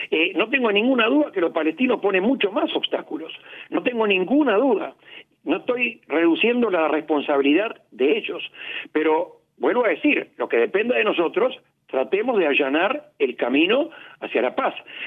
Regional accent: Uruguay; uno como uruguayo, por supuesto, quiere lo mejor para Uruguay

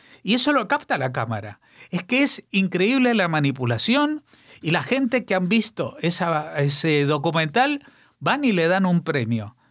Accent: Madrid, Community of Madrid, Spain; porque yo soy judío, yo soy de Madrid

